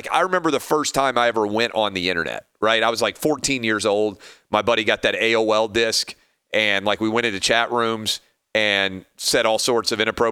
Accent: the South, United States; Now, I grew up in the South

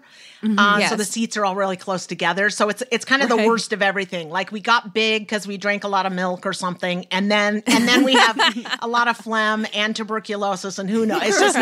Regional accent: Salt Lake City, Utah, United States; now in New York, United States; there would not be a reason to live or leave Salt Lake City, Utah. I'm from Salt Lake City

